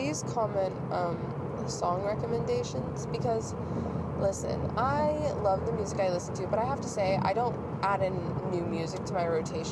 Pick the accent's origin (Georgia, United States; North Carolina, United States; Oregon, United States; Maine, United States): Oregon, United States; I grew up in Oregon, so, like, I got my license in Oregon.